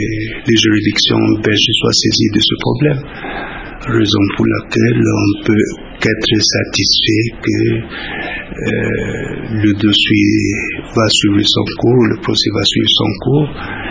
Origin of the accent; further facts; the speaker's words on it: DR Congo; la vérité qu'on en a droit en tant que Congolais d'abord. Si les autres Congolais, les gouvernants, ne jouent pas le rôle à connaître qu'est-ce qu'ils doivent savoir de leur héros national, nous, en tant que Congolais d'abord